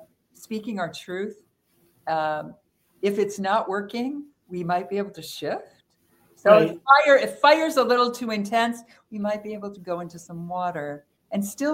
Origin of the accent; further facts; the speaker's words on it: Minnesota, United States; I'm 6'2". I'm from Minnesota. I'm smart and serious